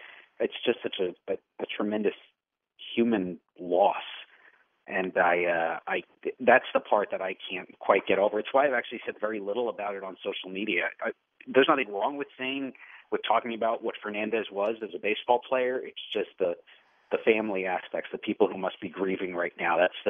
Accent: New York, United States; I grew up in New York. So it was the Yankees and the Mets

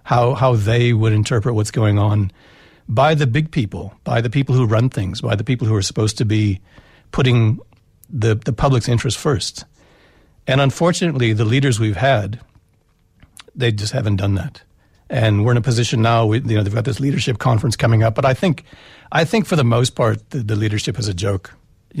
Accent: United States; moved away as an adult; now in South Africa; I came here from America. I've got a South African background. I've got two passports. My father was born here. I grew up in the States.

